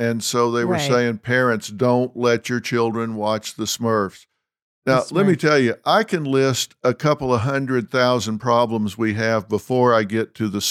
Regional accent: Texas, United States; I'm from Texas. We have a home in L.A., and we have a home in Texas.

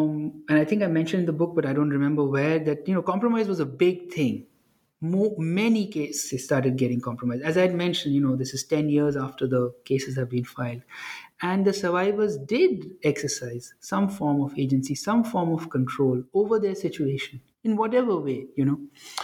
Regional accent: India; I was growing up in India

